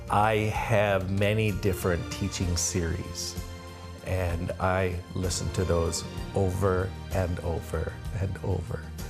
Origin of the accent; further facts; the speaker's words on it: Calgary, Alberta, Canada; I'm from Calgary, Alberta, Canada.